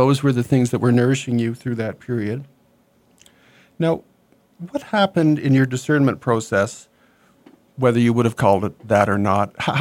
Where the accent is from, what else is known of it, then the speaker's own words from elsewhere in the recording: Canada; now in United States; I'm from Canada too